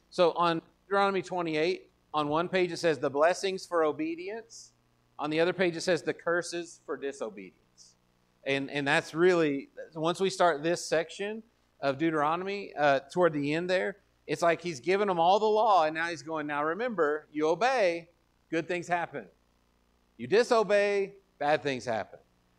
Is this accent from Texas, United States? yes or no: yes; Texas, United States; I'm from West Texas. I know what that looks like.